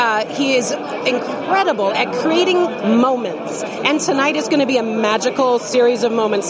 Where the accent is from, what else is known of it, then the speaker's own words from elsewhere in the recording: British Columbia, Canada; also born or lived in Saskatoon; now in West Hollywood, United States; I was born in Saskatoon, raised in British Columbia, went to UVic.